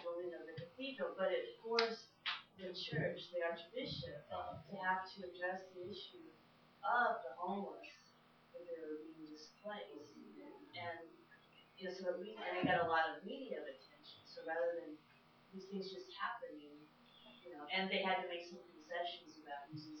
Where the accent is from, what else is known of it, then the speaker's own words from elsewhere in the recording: Los Angeles, California, United States; And we're from Los Angeles, and we have observed our friends at the Los Angeles Catholic Workers over the past 30 years.